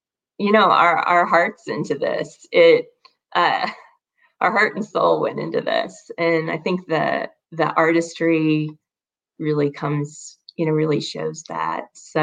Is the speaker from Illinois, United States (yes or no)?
yes; Illinois, United States; moved away as an adult; Well, I'm originally from Illinois, but I married, I guess you'd say, a Wisconsin boy. So I've been in Wisconsin ever since.